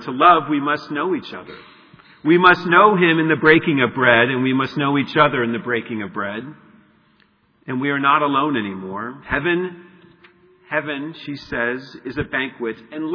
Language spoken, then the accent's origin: English; Ireland; As an Irishman, I imagine a lot of people at this table, and it's a raucous, heaven's raucous.